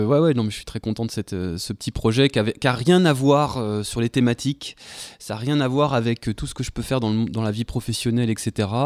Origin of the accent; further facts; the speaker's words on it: Bourgogne-Franche-Comté, France; mon village natal, dans la Nièvre, donc je suis bourguignon. Et dans ce village, c'est un petit village de 1200 habitants